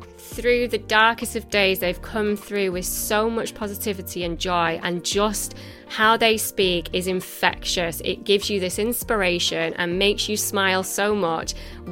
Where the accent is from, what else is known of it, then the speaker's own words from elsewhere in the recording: Manchester, North West England, United Kingdom; Right, no, wait. I'm from Manchester. I've had crisp butties.